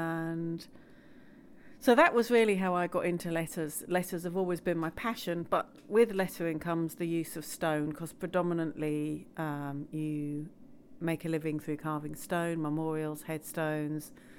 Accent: Westacre, East of England, United Kingdom; I'm a Norfolk girl. I grew up in Westacre from the ages of 11

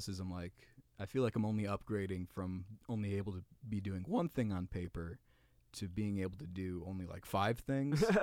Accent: St. Charles, Illinois, United States; I'm from St. Charles.

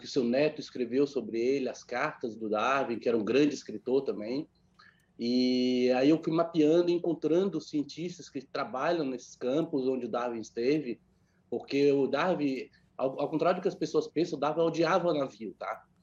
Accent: Salvador, Bahia, Brazil; eu cresci aí em Salvador, minha família toda do Recôncavo Baiano, eu estou sempre visitando a nossa terra

